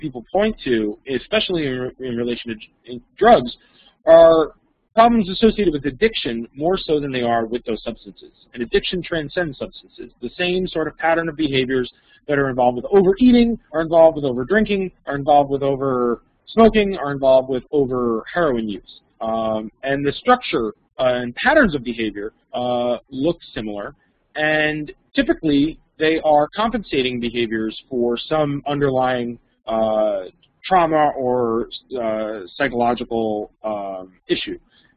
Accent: Florida, United States; I grew up in South Florida in a private security neighborhood.

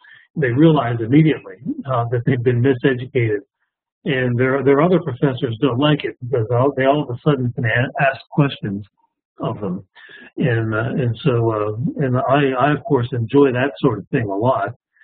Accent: United States; the most encouraging thing to me as an American

